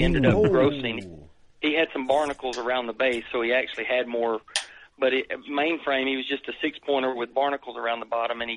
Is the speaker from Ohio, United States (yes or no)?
yes; Ohio, United States; born there; I mean, I was born in Ohio, but we have to travel up there.